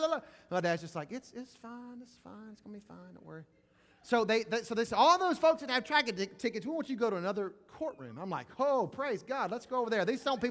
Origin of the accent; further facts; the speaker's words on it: Mississippi, United States; I was from Mississippi. We was in Texas, and I didn't know anything about an alarm system.